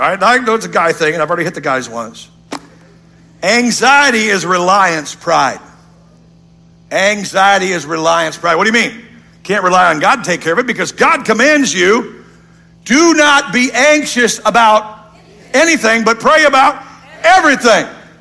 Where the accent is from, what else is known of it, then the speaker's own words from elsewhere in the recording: United States; We're better than you because we're Americans. I'm an American.